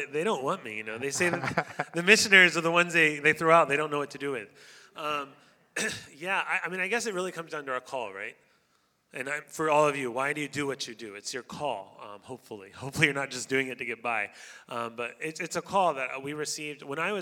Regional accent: Florida, United States; now in Japan; I grew up in Central Florida, close to Mickey Mouse, Disney World, and I received a call to missions, and so my family is in Japan.

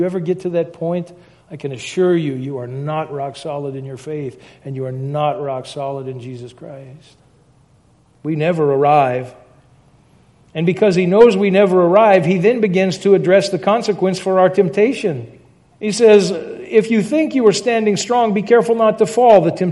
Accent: Louisiana, United States; I grew up in Louisiana. The state motto is "Laissez les bons temps rouler." That's "let the good times roll."

